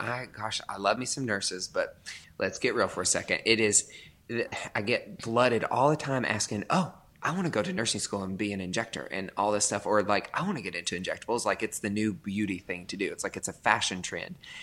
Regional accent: Tennessee, United States; accent: country; now in Franklin, United States; As you can hear from my accent, don't hate on me too much. I know it's very country, but it's fine. grew up and born and raised in East Tennessee on a farm of all places. Moved to Nashville back in 2003

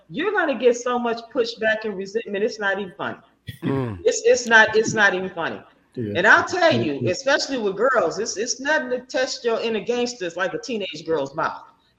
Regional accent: Muskegon, Michigan, United States; moved away; also born or lived in Indianapolis / Virginia / Georgia; I'm definitely, from Muskegon, Michigan, born and raised. I moved from Michigan back in 2000. So not straight to Georgia, of course, you know, I went to Indianapolis and then Virginia and then but I've been in Georgia now for 17, 18 years.

